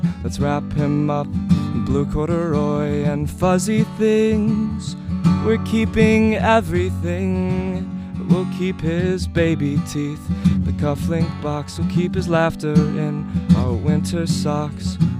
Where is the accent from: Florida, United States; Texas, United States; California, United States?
Texas, United States; Houston; I'm from Houston